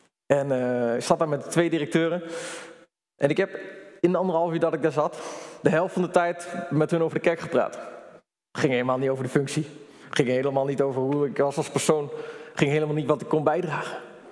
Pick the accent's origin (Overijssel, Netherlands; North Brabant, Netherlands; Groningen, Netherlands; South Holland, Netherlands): Groningen, Netherlands; toen ik in Groningen woonde en daar ben opgegroeid, speelde ik daar.